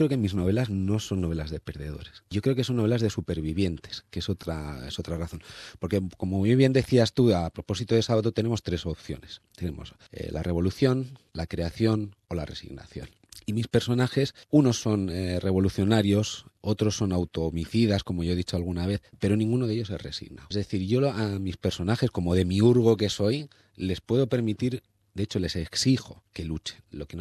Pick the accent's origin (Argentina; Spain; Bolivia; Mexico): Spain; soy escritor español y por tanto tengo un sentimiento trágico de la vida.